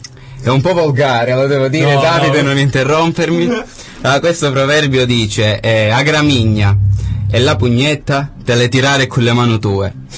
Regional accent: Sersale, Calabria, Italy; per confermarvi che sono calabrese potrei dirvi un proverbio. Un proverbione tipicamente sersalese del mio paese.

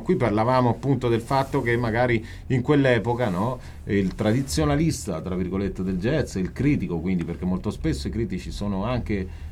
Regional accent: Perugia, Umbria, Italy; siamo di Perugia

